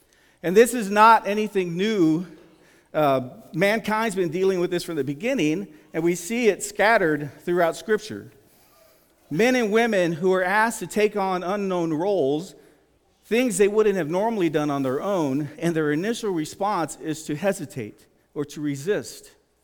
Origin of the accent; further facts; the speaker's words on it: San Antonio, Texas, United States; as most of you know, I was from San Antonio.